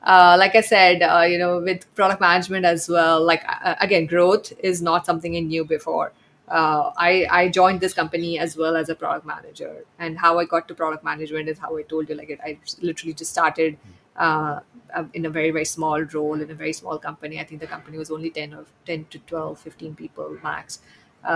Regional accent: India; growing up in India, maybe you know this as well

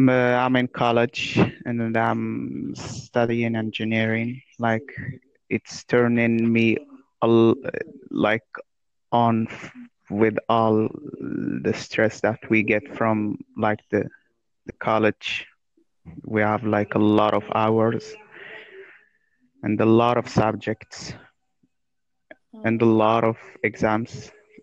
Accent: Morocco; English is a second language; So because like English is my fourth language actually.

